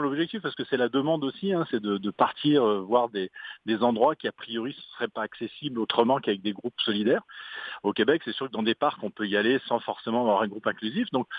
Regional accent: France; accent: French; now in Canada; alors j'ai un accent français mais je suis là depuis 30 ans, hein, mais c'est la majorité, on se sent tous québécois

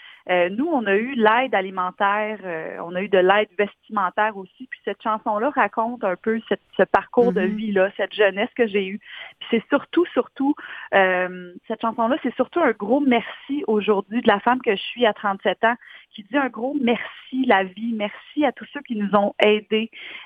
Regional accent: Saint-Lin–Laurentides, Quebec, Canada; Moi, j'ai grandi à Saint-Lin-Laurentide. Je viens d'une famille nombreuse. Je suis l'aînée d'une famille de 6 enfants. Puis on a eu... en fait, nous, on n'était pas riches. On n'était pas une famille riche.

